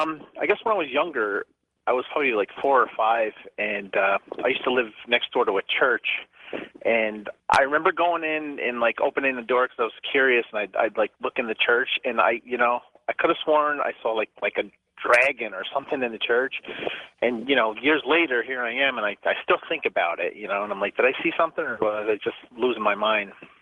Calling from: New York, United States; How's it going? I'm calling from New York.

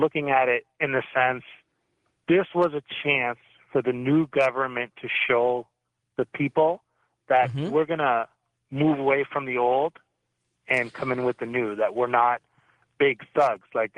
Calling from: London, Ontario, Canada; I'm calling from London, Ontario, by the way.

